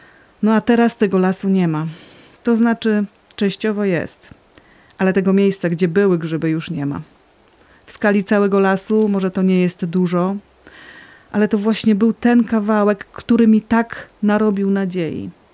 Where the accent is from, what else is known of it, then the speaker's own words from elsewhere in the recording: Piła, Greater Poland Voivodeship, Poland; Ale tak w ogóle to pochodzę z Wielkopolski. Z rodzicami mieszkaliśmy w Pile. Tam jest dużo lasów i często chodziliśmy na grzyby.